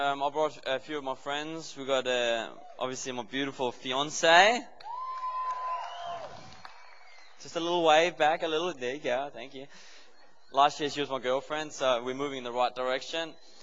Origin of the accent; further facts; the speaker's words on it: Denmark; I'm from Denmark, and it's a beautiful country.